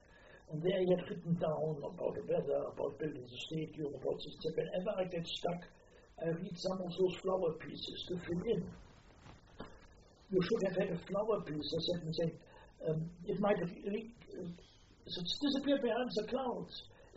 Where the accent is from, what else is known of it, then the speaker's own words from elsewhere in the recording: Wiesbaden, Hesse, Germany; And somebody formed a Jewish club in my hometown in Wiesbaden.